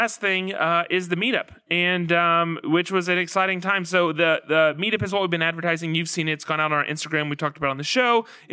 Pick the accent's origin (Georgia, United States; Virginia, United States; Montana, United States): Georgia, United States; I'm from Georgia, but I don't know that I've been to Snailville, or if I have, it's just, you know, I was passing through.